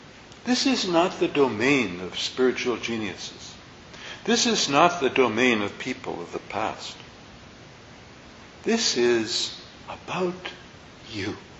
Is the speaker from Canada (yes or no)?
yes; Canada; the member I grew up in Canada.